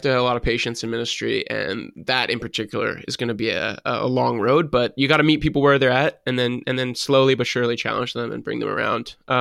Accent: Canada; now in United States; one of the biggest things that we encounter as Canadians and as a Canadian here in the States

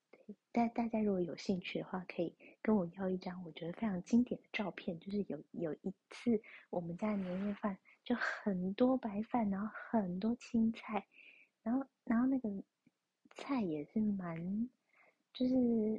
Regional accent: Kaohsiung, Taiwan; 我觉得虽然那个我们高雄老家是高雄人

